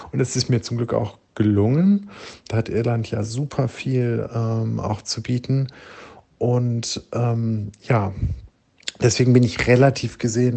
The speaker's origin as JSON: {"language": "German", "town": "Düsseldorf", "region": "North Rhine-Westphalia", "country": "Germany", "lives_now": "Leipzig, Germany", "said": "Ich komme eigentlich aus Düsseldorf. Ich wohne mittlerweile in Leipzig."}